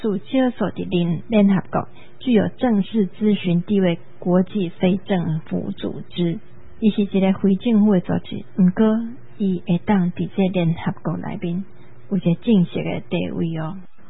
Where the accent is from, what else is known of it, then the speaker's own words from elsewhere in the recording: Taiwan; 我们台湾人